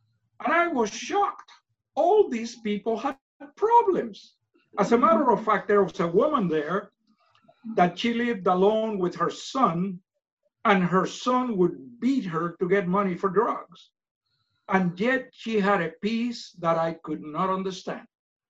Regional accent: Cuba; Well, I grew up in Cuba, and as I said, I was born in 1939.

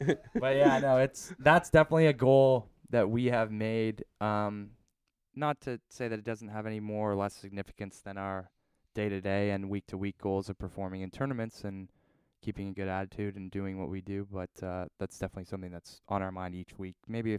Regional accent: Canada; they obviously all know I'm Canadian, so it's kind of a special week where they're excited for me to be coming home.

